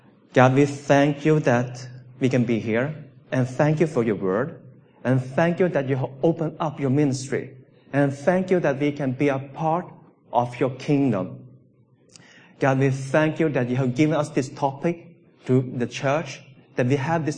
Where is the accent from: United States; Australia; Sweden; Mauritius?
Sweden; English is a second language; Because most of the time when I explain where I come from, I would say Sweden.